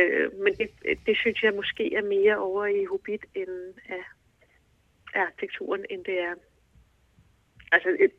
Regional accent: Copenhagen, Capital Region of Denmark, Denmark; Altså, jeg er vokset op i København, siden jeg var 9 år

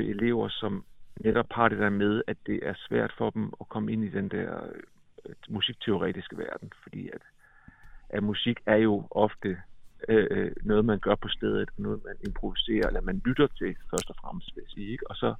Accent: Aarhus, Central Denmark Region, Denmark; Det var i Aarhus, hvor jeg voksede op.

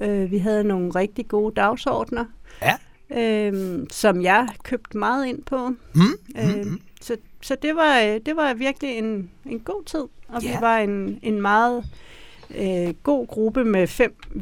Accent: Fløng, Zealand, Denmark; Jeg er opvokset i tæt på Roskilde i Fløng, og er kommet i Roskilde altid.

